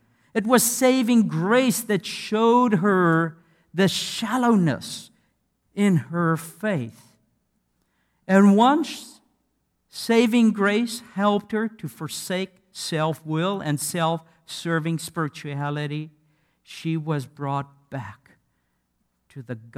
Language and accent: English; South Africa; I come from South Africa. We have many sheep there.